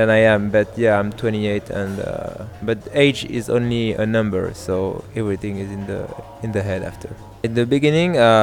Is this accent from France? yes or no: yes; Clermont-Ferrand, Auvergne-Rhône-Alpes, France; now in Paris, France; I live in Paris, but I am originally from Clermont-Ferrand. It's a city in the center of France. My parents are born and raised in Algeria, and after they came here, and I'm born in France. But I got two nationalities and the two passports.